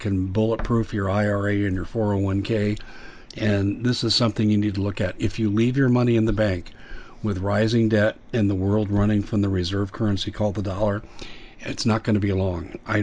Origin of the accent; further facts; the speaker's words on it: United States; because I'm also an American.